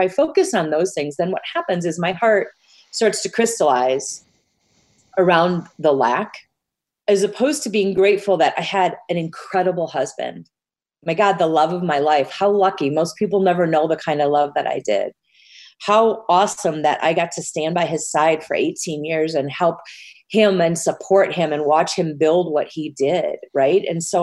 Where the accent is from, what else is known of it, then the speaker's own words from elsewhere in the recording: Midwest, United States; it brought me back to my childhood and such great memories of fall and why I love being a Midwesterner.